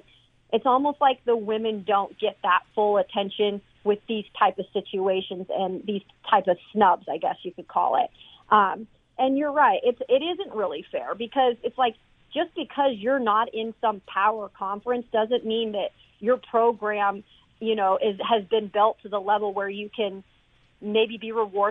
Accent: Spokane, Washington, United States; growing up in Spokane, Washington, we had Gonzaga, and you know the Cinderella now that is no longer the Cinderella.

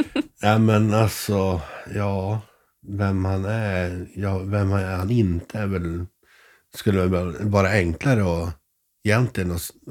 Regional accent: Sweden; Jag är svensk och talar svenska.

